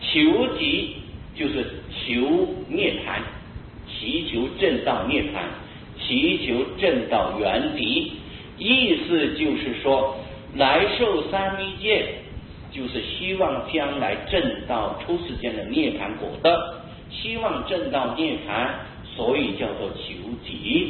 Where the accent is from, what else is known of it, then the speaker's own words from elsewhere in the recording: China; 因为我们中国人喜欢简略。